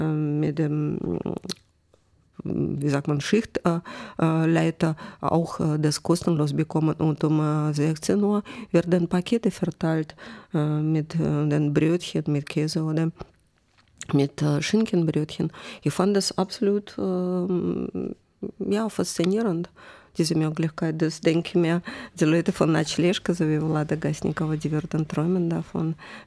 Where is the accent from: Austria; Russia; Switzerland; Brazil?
Russia; now in Germany; Ich habe dort auch selbst als Russin viele Russischsprachigen gehört